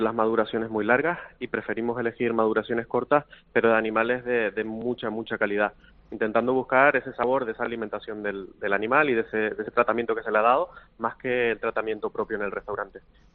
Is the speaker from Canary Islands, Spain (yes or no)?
yes; Canary Islands, Spain; Yo soy canario y era un restaurante que visitaba a menudo